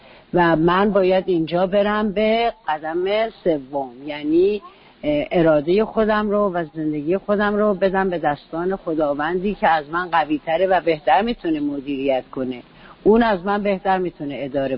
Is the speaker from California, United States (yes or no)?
no; New Jersey, United States; من در نیوجرسی بزرگ شدم و در یک جای خیلی پستی، جای خیلی غیر خوبی بازی میکردم